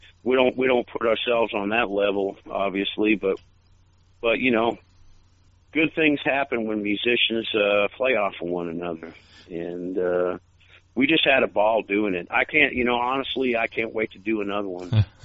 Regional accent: New England, United States; I got to see … live a bunch of times when I was a teenager growing up in New England

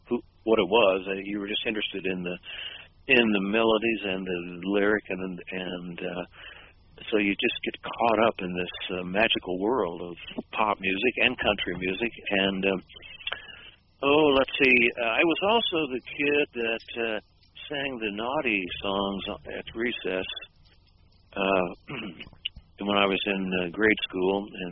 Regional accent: Abilene, Texas, United States; Well, I grew up I was born in Abilene, Texas, and raised there

